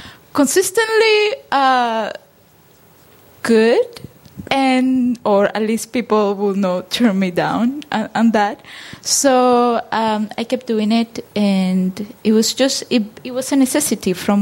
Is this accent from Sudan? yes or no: no; Andes, Venezuela; now in United States; I came in 2007, and I have been in the States for 12 years now. And I came originally because I come from the Andes in Venezuela.